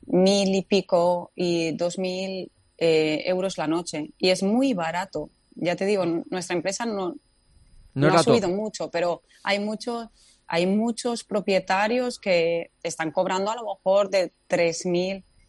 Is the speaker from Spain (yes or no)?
yes; Spain; now in Qatar; yo creo que fui la primera española que vine aquí.